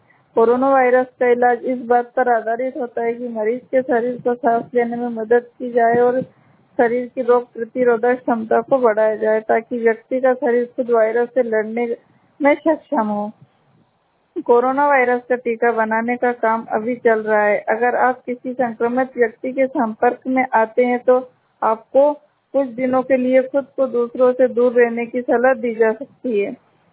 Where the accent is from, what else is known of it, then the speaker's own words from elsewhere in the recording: Biaora, Madhya Pradesh, India; मैं ब्यावरा जिला राजगढ़ से हूँ।